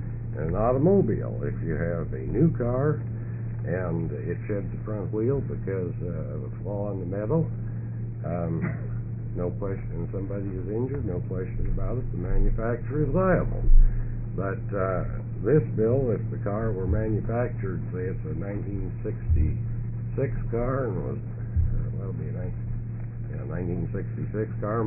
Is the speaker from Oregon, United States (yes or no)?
yes; Burns, Oregon, United States; I am a lawyer from Burns, Oregon, and I would like to appreciate the opportunity to comment upon Senate Bill 134